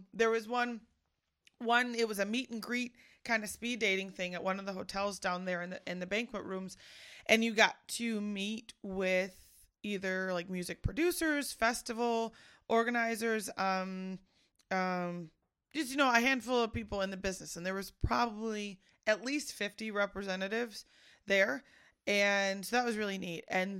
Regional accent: Waukegan, Illinois, United States; I'm from Lake County, out in Waukegan specifically.

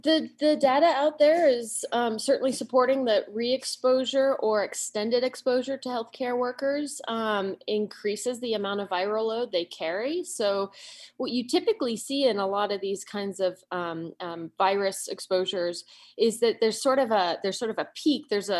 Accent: Rocky Mountains, United States; I grew up in the Rocky Mountains. I've spent my life here in the Rocky Mountains, and spent my life in under-resourced states

